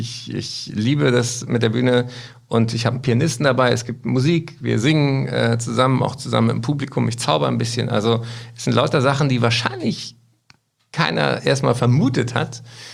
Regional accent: Berlin, Germany; Da spiele ich in meiner Heimatstadt im Tempodrom.

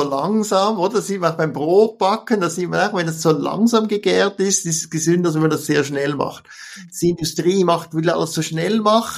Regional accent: Switzerland; was als Schweizer schwer zu verstehen ist

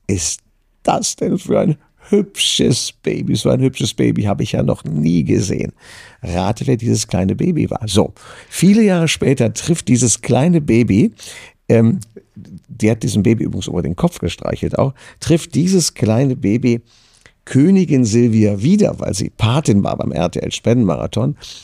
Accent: Düsseldorf, North Rhine-Westphalia, Germany; born or raised there

